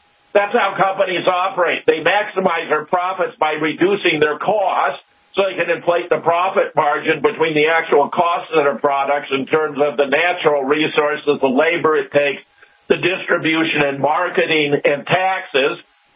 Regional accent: Pasadena, California, United States; I was born in Pasadena. I graduated from South Pasadena High School.

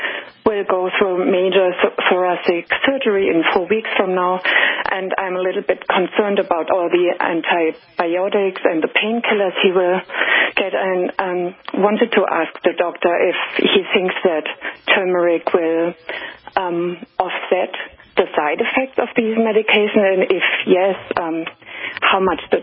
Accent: Austin, Texas, United States; I'm from Austin, Texas.

